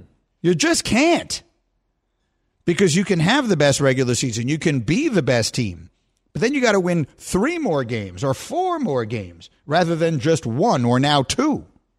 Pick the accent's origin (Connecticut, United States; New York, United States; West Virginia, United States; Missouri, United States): New York, United States; New York City; also born or lived in Chicago; Now, I was raised in New York City, and then I went to Chicago, and those are both big cities, so they're pro sports cities.